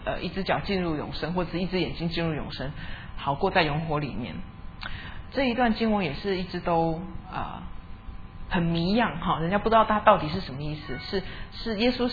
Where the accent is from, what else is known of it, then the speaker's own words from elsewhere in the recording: Vancouver, British Columbia, Canada; 以前我小时候在温哥华的青年团体里面